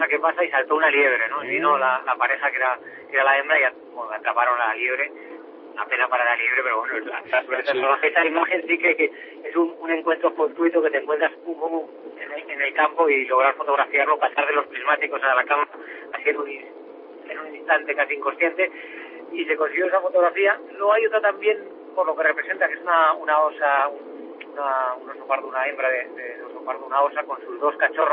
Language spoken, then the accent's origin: Spanish; Navarre, Spain; Yo soy de Navarra y de las Laderas Reales, cerca de mi pueblo